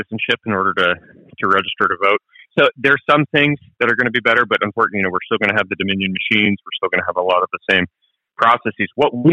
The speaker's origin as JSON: {"language": "English", "town": "Tucson", "region": "Arizona", "country": "United States", "tie": "born or raised there", "said": "In my hometown of Tucson, homicide is up 87% since 2019, wow."}